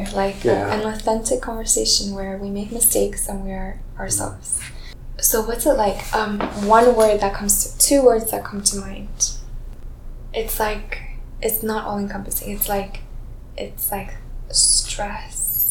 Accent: Washington, District of Columbia, United States; where I grew up in Southeast DC, like, you can't really walk around there because...

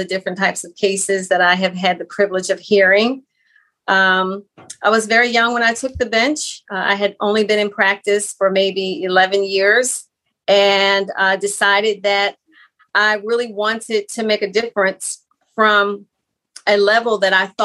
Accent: Philadelphia, Pennsylvania, United States; So, yes, hometown, I'm from Mount Airy and West Oak Lane.

